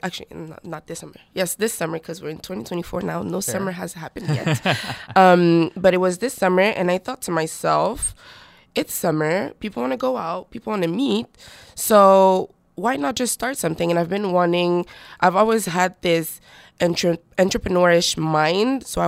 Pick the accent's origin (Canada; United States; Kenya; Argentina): Canada; Montreal, Quebec; But I was born and raised in Montreal. I went to school in Fairmount in Collège Français. So I studied very much in French.